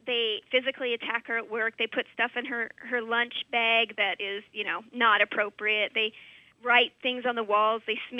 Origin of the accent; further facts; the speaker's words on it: Montana, United States; also born or lived in Minnesota; John, I'm from Montana.